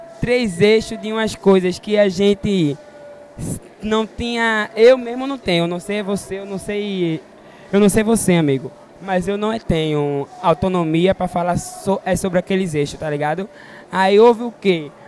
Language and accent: Portuguese; Pernambuco, Brazil; sou de Pernambuco, sou um jovem negro gay. Sou de religião, é de matriz africana